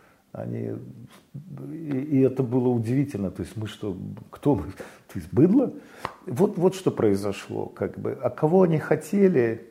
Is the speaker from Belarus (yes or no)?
yes; Belarus; Мы стали говорить, что мы белорусы, и мы имеем право быть нацией.